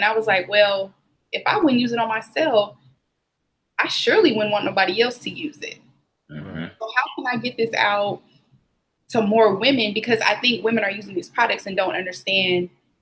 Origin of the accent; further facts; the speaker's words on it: Portland, United States; Like she lives in Portland, my hometown. So when I go home, I'm always at her house.